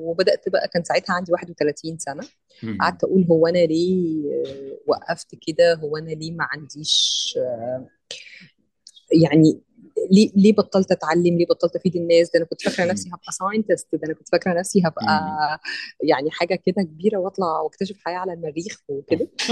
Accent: Red Sea Governorate, Egypt; born there; انا من مواليد البحر الاحمر، وعشت كل حياتي كانت المذاكره.

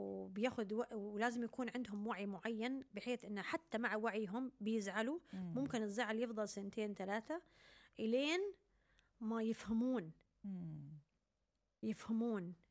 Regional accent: Cairo, Cairo Governorate, Egypt; born there; أجدع ناس مصريين أنا مولودة في القاهرة قلت لك

